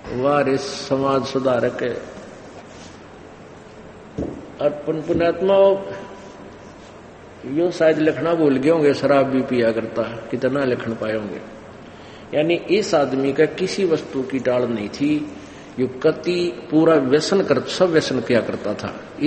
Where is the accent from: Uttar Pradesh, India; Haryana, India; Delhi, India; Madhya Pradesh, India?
Haryana, India; Dhanana; तो हमारे गांव है धनाणा, पहले रोहतक में था, जिला सोनीपत में